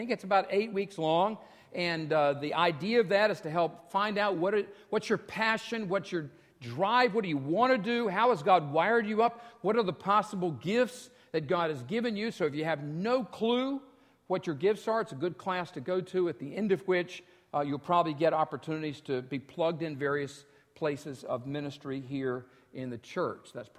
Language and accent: English; North Carolina, United States; The church I grew up in North Carolina got split right down the middle over a theological issue that was not an essential.